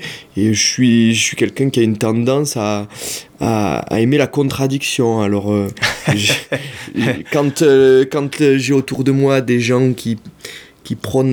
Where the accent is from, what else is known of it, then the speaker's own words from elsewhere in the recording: Piedmont, Italy; French is a second language; C'est peut-être aussi parce que j'y ai vécu mon enfance dans le Piémont